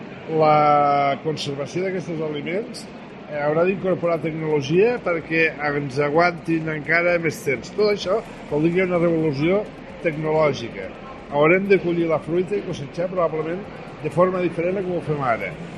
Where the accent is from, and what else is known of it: Lleida, Catalonia, Spain